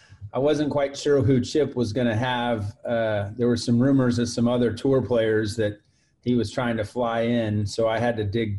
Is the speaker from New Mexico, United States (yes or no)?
no; Westlake, Texas, United States; So I grew up in Westlake and have a pretty good roster of guys